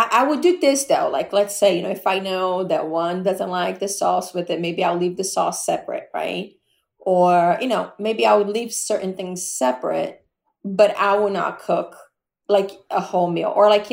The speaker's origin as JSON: {"language": "English", "country": "Brazil", "tie": "born or raised there", "said": "growing up in Brazil, we had somebody that worked, you know, it's part of the culture."}